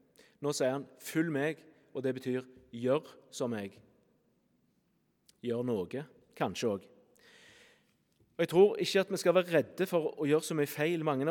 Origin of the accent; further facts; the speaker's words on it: Vassøy, Rogaland, Norway; Men jeg er jo fra Vassøy, så da blir det å høre, men ikke gjøre.